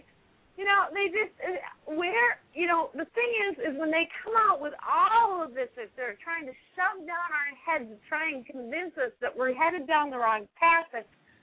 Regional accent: Minneapolis, Minnesota, United States; But see, I came from Minneapolis where no one would listen to me.

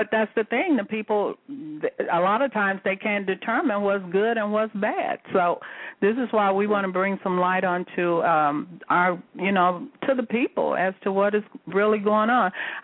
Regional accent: St. Louis, Missouri, United States; I remember growing up, I grew up in St. Louis

